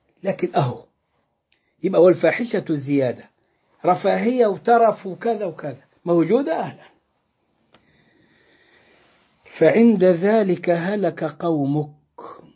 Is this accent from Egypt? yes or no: yes; Egypt; احنا عندنا في مصر بلاء مستطير، بس خد له 100 سنة عشان يصل إلى ما وصل إليه.